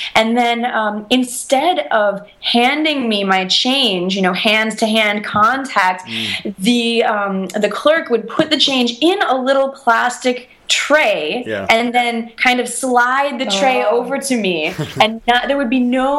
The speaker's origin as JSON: {"language": "English", "country": "United States", "said": "I mean, as an American, I mean, they tend to have a bit of obsession with American culture"}